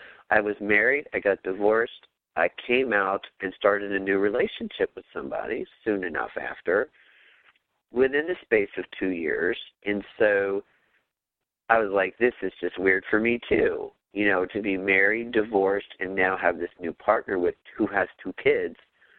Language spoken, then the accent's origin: English; New Jersey, United States; I grew up in New Jersey, which is why I went to Rutgers.